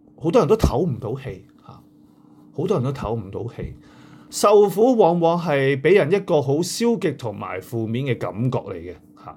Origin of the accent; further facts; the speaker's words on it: Hong Kong; 我想我们香港人在这段期间里面，特别在这几个月里面，我们很感觉到苦